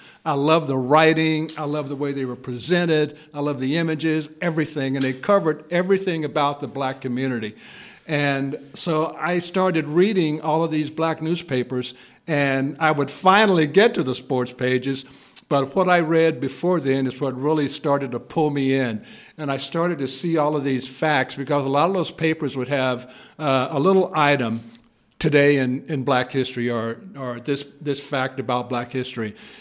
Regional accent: Houston, Texas, United States; I grew up in Houston. I had never heard of the Houston Riots.

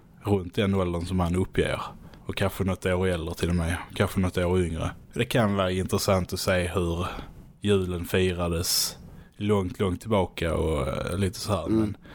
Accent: Skåne, Sweden; accent: Scanian; Och vi är skåningar själv och har den här hemska dialekten.

